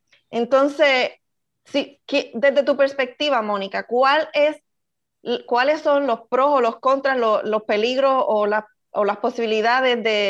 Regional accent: Puerto Rico; moved away; yo soy puertorriqueña, aunque vivo en la diáspora

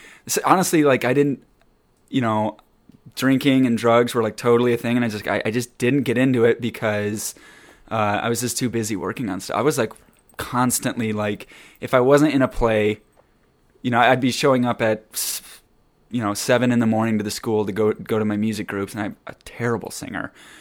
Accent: Iowa, United States; I am from Iowa, yes.

